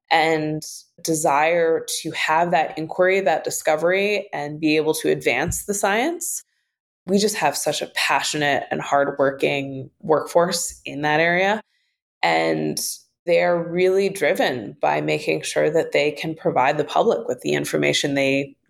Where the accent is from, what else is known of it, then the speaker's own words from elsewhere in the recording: Great Lakes, United States; I'm originally from the Great Lakes region.